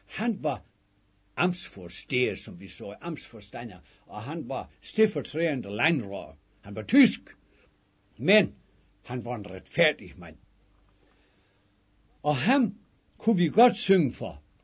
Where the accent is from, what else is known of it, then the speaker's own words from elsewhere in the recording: Jels, Region of Southern Denmark, Denmark; Jeg er jo op fra Jels Aueby. Og det var jo mange gode dansk kristelig hjem.